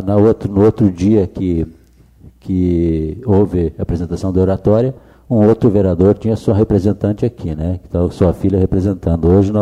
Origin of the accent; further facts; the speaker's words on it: Brazil; obviamente eu sou brasileiro, esse é o meu país